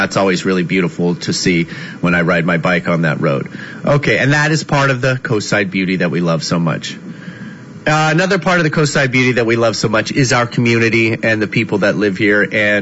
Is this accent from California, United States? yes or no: yes; California, United States; the wild mustard weed that I grew up with in Southern California